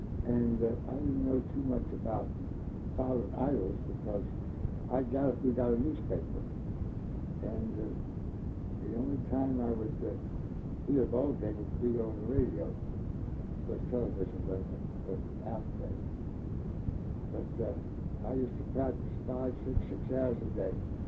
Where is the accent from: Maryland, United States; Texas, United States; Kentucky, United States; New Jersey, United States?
Maryland, United States; Wagner's Court; I was born in Wagner's Court.